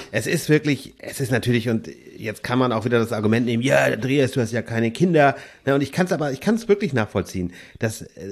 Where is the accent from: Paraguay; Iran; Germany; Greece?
Germany; Aber ich sehe es halt immer, wir Deutschen können das alleine gar nicht reißen.